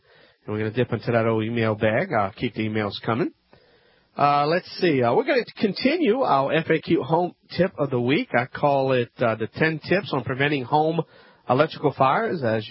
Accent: Louisiana, United States; That's right.

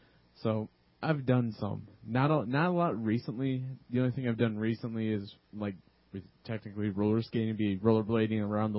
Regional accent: Minnesota, United States; You know, I grew up in Minnesota, so skating is kind of, you do that right after you begin to crawl.

